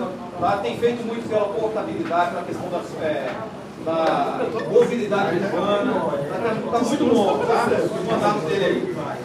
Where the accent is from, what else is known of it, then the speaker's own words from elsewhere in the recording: Pernambuco, Brazil; moved away; Eu sou pernambucano, meu pai nós viemos para cá em 78, novembro de 78, família pobre, lá no sertão do Pernambuco, lá no Agreste. Meus avós feirantes, família pobre, meu pai veio para cá que era militar.